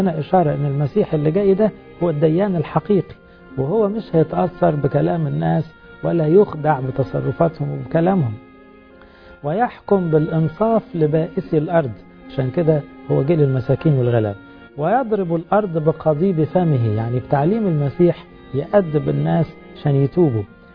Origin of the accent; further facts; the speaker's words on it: Egypt; إحنا بنحبه كمصريين لأنه نبوة من جهة مصر